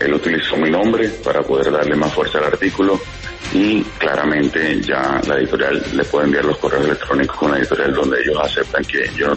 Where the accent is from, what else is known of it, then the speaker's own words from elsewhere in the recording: Barranquilla, Atlántico, Colombia; Ambos somos barranquilleros y hemos prácticamente crecido juntos.